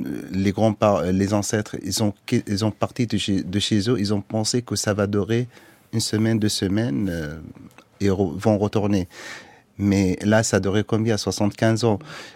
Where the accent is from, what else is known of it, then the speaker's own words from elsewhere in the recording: Gaza, Gaza Strip, Palestine; je suis originaire de Gaza, je ne suis pas réfugié